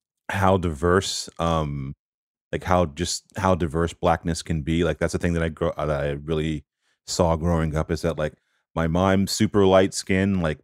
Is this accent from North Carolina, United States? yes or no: yes; Pine Hall, North Carolina, United States; But I grew up in a town called Pine Hall. I was like one of like maybe six black kids that went to my elementary school.